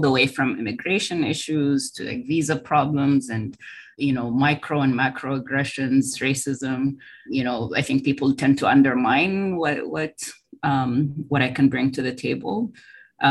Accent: Sudan; born there; I am an African researcher. I was born in Sudan. I still carry a Sudanese passport, but Sudan has not been my lived experience. I haven't lived there myself.

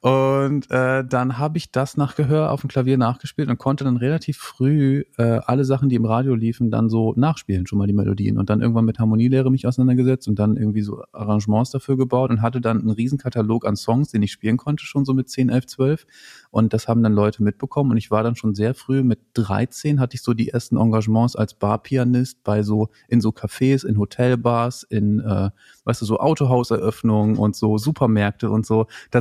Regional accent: Lower Saxony, Germany; Nee, ich habe mich noch nie diskriminiert gefühlt als Ostfriese, weil wir lachen ja total gerne selber über diese Witze und erzählen sie auch selber.

